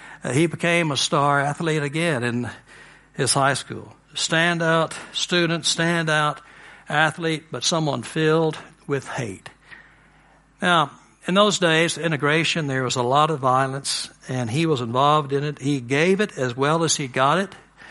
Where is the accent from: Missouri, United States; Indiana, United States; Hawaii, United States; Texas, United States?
Texas, United States; Dallas; I'm a Dallasite. I'm from Dallas. Dallas is sort of in the South, but not really of the South.